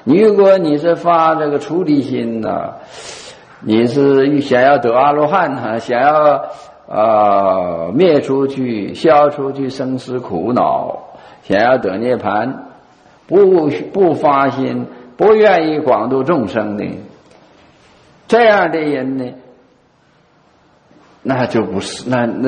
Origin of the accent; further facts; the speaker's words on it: China; 我们中国人欢喜简略